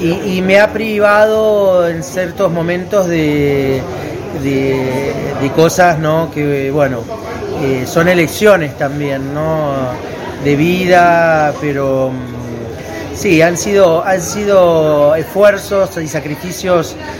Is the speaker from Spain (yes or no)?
no; Argentina; Estoy muy feliz de volver a mi tierra, Argentina